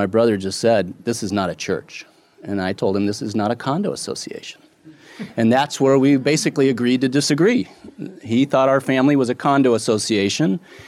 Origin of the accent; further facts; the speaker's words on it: San Francisco, California, United States; born there; I was born in San Francisco. I lived all over the country. I never lived in New Hampshire, but that's where my grandparents lived